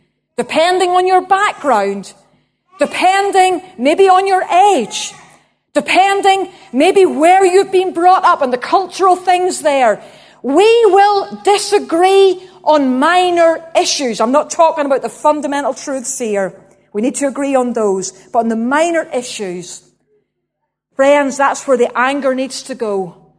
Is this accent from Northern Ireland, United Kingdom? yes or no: yes; Northern Ireland, United Kingdom; and we are still Northern Irish or whatever we happen to be.